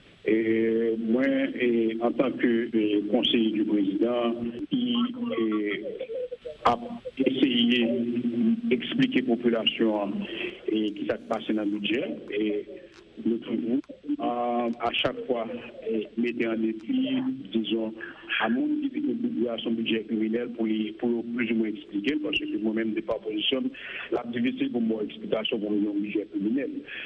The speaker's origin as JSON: {"language": "French", "country": "Haiti", "said": "nous sommes des Haïtiens"}